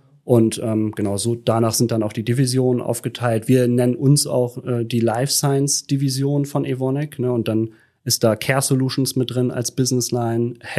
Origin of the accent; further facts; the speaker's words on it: Lower Saxony, Germany; now in Hamburg, Germany; ich komme wirklich aus Südniedersachsen, kleines Dorf, ne, bin dann irgendwann nach Hamburg gezogen.